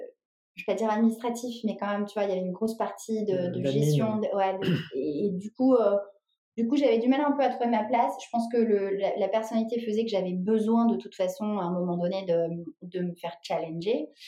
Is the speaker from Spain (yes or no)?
no; France; accent: French; je viens de débarquer avec mon petit accent français